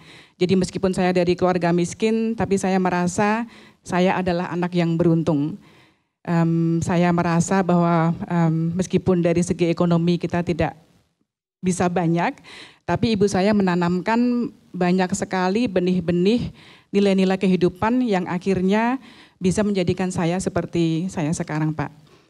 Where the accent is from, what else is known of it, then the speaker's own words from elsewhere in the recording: Boyolali, Central Java, Indonesia; now in Porto, Portugal; Saya dari Boyolali.